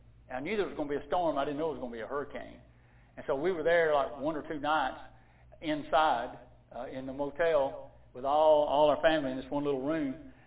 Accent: Alabama, United States; accent: Alabama English; I hope that you folks will be able to understand me the way I talk since I'm from Alabama.

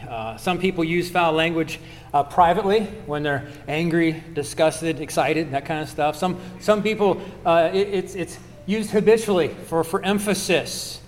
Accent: Ohio, United States; because I'm from Ohio, we call it pop, right?

